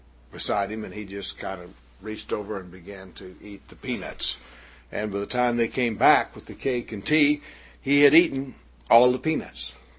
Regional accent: Texas, United States; born or raised there

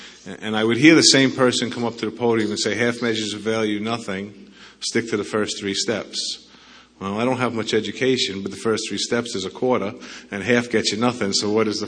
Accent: New York, United States; accent: New York; now in Arizona, United States; I know my accent's from New York, so just to get confused. Back in New York and now living in Arizona, people don't quite understand when you say you're recovered.

